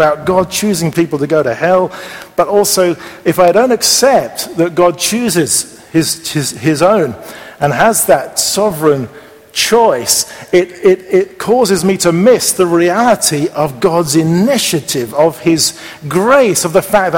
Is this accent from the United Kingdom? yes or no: yes; England, United Kingdom; I think of some of the churches that I know in England, my home country, where they have particularly followed that strand of belief.